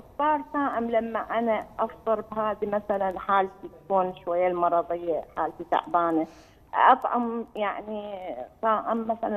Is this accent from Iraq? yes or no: yes; Iraq; إحنا عندنا بالعراق يعني الواحد يضحي بحياته